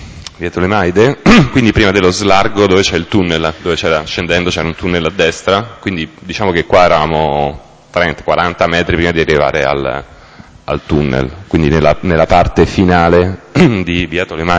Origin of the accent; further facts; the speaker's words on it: Rome, Lazio, Italy; io purtroppo sono di Roma